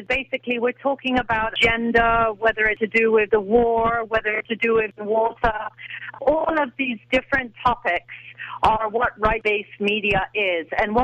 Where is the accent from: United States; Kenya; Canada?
Kenya; I grew up in Africa, but East Africa. I grew up in Kenya, and since then I've worked as a journalist in Ethiopia. In 2006, after the bombing, I was based in South Lebanon for 2 years.